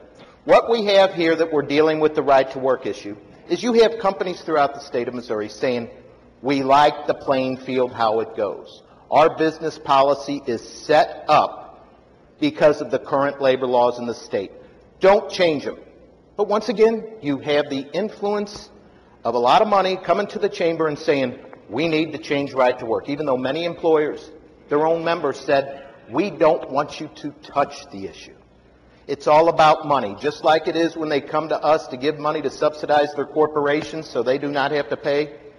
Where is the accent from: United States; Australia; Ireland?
Ireland; We're both Irish.